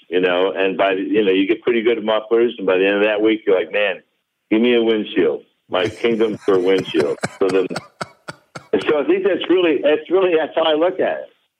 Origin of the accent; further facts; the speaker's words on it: Detroit, Michigan, United States; I think I was inspired by Detroit, you know, where I'm from the Detroit area